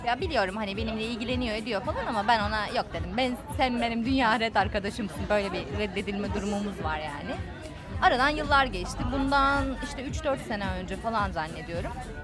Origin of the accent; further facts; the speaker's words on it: Kadıköy, Istanbul, Turkey; Neyse işte benim gençliğim Kadıköy'de geçti.